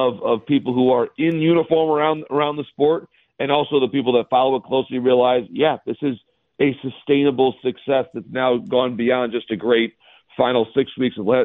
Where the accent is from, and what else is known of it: Michigan, United States